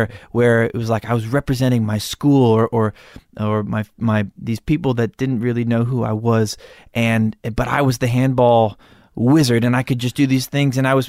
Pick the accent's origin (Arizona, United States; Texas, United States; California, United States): California, United States; Malibu; It's one of the things that I would attribute to growing up in Malibu.